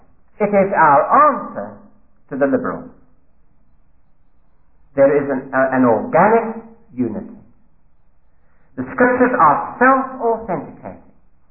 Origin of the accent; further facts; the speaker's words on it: South Africa; now in London, United Kingdom; I came to London from South Africa to know more about church history and about the Bible.